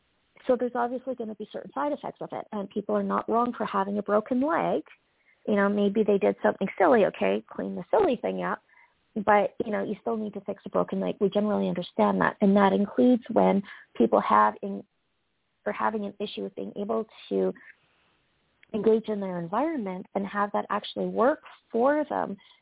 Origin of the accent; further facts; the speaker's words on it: Canada; I'm from Canada.